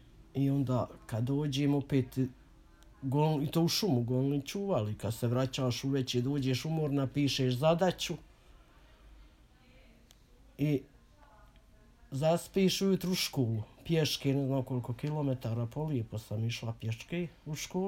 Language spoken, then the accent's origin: Bosnian; Sase, Republika Srpska, Bosnia & Herzegovina; now in Chicago, United States; U Sasama odrasla, u Srebrenici. Rođena u Sasama, selo Sase, opština Srebrenica.